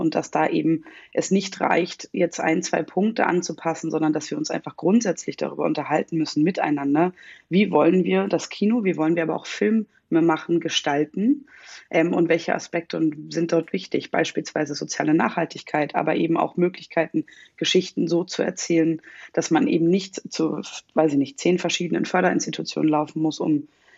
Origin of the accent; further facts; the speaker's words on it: Germany; weil ich bin weißer als weiß. Ich komme aus Deutschland. Ich habe, außer dass meine Vorfahren aus Schlesien kamen, kann ich mit nichts arbeiten.